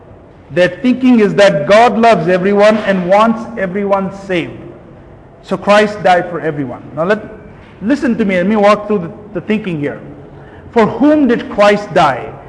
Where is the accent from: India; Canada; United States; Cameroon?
India; Bangalore, Karnataka; When I was growing up in Bangalore, there was Burma Bazaar.